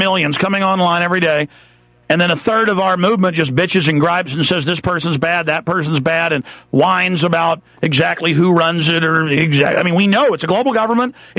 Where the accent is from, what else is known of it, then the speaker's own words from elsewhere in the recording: the South, United States; and I'm from the South. I'm not bashing the South. My family was all on the Confederate side.